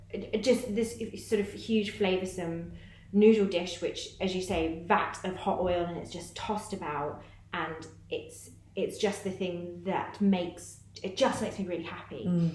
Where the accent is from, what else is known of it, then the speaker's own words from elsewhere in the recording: Hong Kong; So I grew up in Hong Kong. So Dad's Malaysian Chinese.